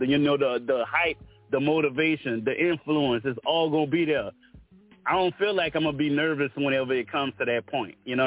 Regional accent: Louisiana, United States; I do music. I rap. I'm from Louisiana.

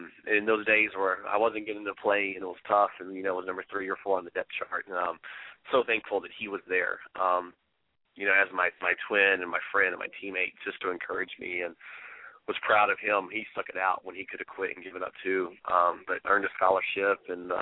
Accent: Hereford, Texas, United States; Yeah, okay, so growing up, I'm from Hereford, which isn't too far from Lubbock, so, growing up there, we came to quite a few Tech games growing up.

